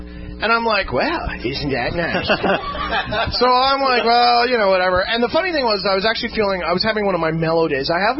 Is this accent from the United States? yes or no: no; Canada; They're just, well, no, we're Canadian.